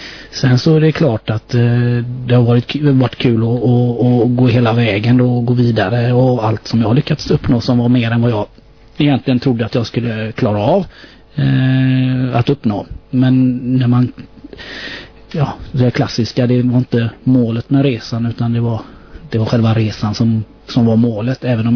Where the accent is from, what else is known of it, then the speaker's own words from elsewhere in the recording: Masthugget, Västra Götaland County, Sweden; jag var nog 4 år i Masthugget där jag är uppvuxen